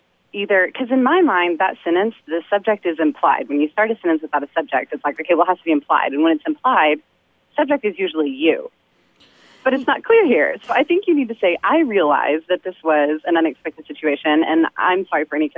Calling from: Dallas, Texas, United States; I'm calling from Dallas, Texas.

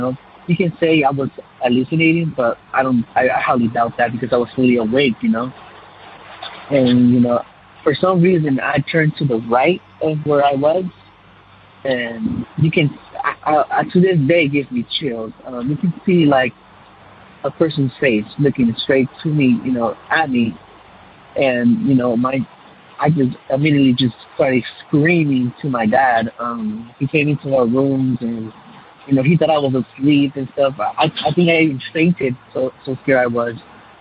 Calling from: California, United States; I'm from California. … I just got into your podcast, so I decided to give you a call.

